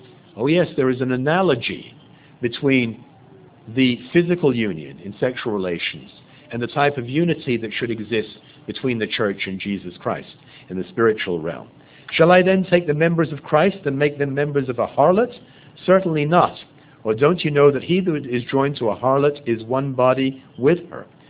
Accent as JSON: {"language": "English", "region": "London", "country": "United Kingdom", "said": "I'm from London, England, and I like to go back and visit family once a year."}